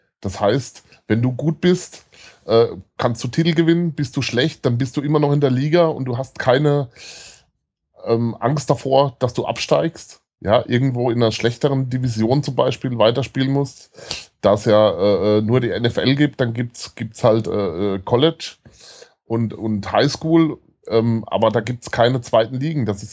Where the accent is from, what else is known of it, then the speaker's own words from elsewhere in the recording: Rhineland-Palatinate, Germany; ich bin Lautern-Fan, ich komme aus der Region.